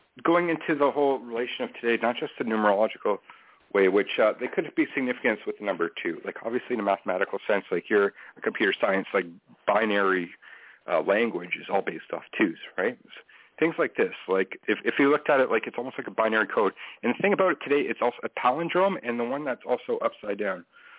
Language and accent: English; Canada; as somebody who's an American, I'm a Canadian?